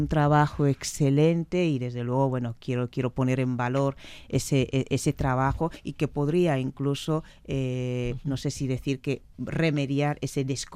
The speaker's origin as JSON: {"language": "Spanish", "region": "Valencian Community", "country": "Spain", "moved": "yes", "said": "echo de menos efectivamente no estar en mi país y no estar en contacto, no estar viviendo la evolución de mi país"}